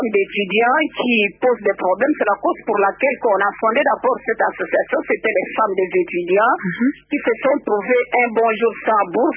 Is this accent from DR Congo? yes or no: yes; DR Congo; now in Belgium; Parce que si on est Congolais, peut-être nous aurons d'autres portes qui nous sont fermées.